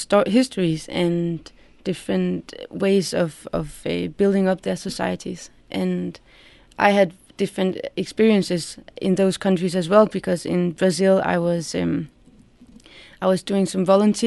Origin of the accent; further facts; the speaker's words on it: Odense, Southern Denmark, Denmark; English is a second language; now in Copenhagen, Denmark; I grew up in a city called Odense, which is located on the island called Fyn in the middle of Denmark. And I moved to Copenhagen a while ago, and I'm studying at the university in Copenhagen now.